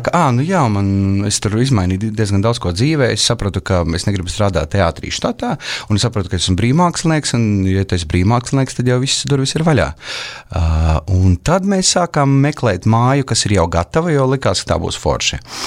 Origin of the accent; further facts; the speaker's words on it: Kārsava, Ludza Municipality, Latvia; es vispār tāds lauku čalis esmu pēc būtības, lai gan esmu uzaudzis Kārsavā pilsētā.